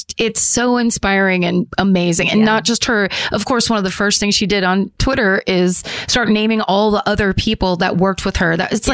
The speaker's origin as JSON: {"language": "English", "town": "Petaluma", "region": "California", "country": "United States", "tie": "born or raised there", "said": "so my Petaluma, California is my hometown newspaper, The Argus Courier, been going strong since who knows 1855."}